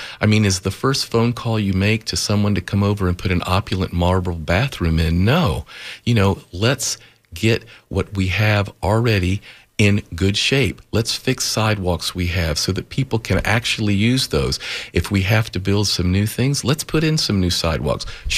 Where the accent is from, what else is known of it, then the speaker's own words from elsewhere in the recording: Tampa, Florida, United States; as a young person growing up in Tampa from, I believe, 1954